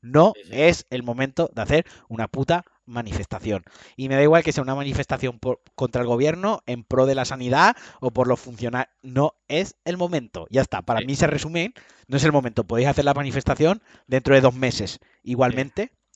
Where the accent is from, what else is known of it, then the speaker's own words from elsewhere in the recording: Valencian Community, Spain; ahí es donde se me nota que soy valenciano.